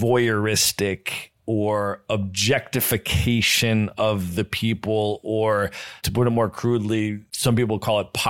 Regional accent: United States; And also, as an American, when I travel, one of the things that's important to me is to understand also the history of my government's foreign policy

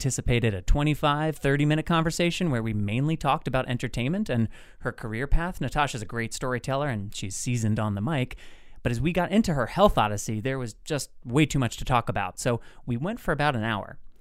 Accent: New York, United States; I was in my home state of New York a couple of weekends ago following Washington Days

